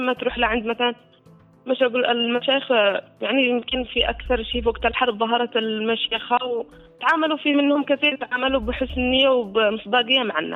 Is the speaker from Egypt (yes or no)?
no; Yemen; هذه كمان كبيرة عندنا، نواجه هذا كبير عندنا في اليمن.